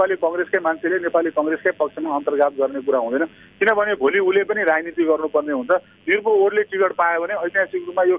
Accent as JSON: {"language": "Nepali", "town": "Achham", "region": "Sudurpashchim Province", "country": "Nepal", "tie": "born there", "lives_now": "Kailali, Nepal", "said": "म मेरो जन्मस्थान अछाम भए पनि म अहिले कैलालीको मान्छे हो।"}